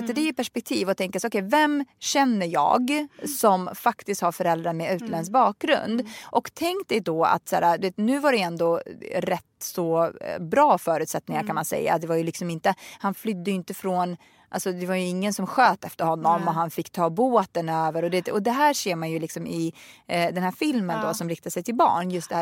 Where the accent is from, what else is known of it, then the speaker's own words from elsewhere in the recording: Sweden; Sverige är ett underbart, fantastiskt land som jag verkar liksom, det här är mitt hemland. Även fast jag är liksom, jag kan inte riktigt placeras i någon form av, du vet, så här, jag är svensk eller jag är rysk eller jag är iraker